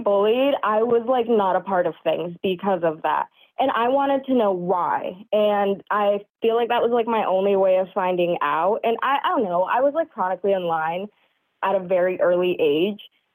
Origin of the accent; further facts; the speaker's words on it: Florida, United States; And it is crazy because I am from Florida, so I do have a lot to say